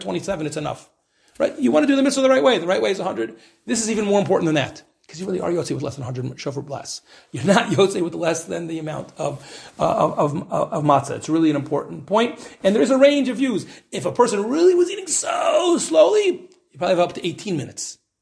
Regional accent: United States; I'm very American.

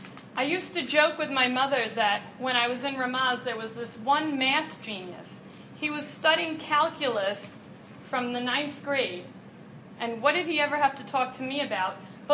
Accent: Scarsdale, New York, United States; I grew up in Westchester in Scarsdale

